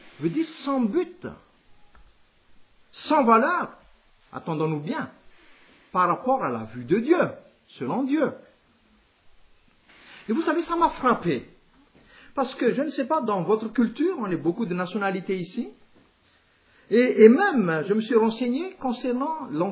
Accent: Madagascar; Et permettez-moi de parler, en tant que malgache, de notre situation.

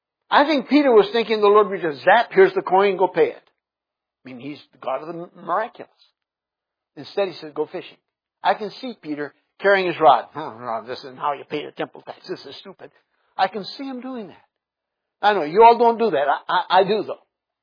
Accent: Brazil; born or raised there

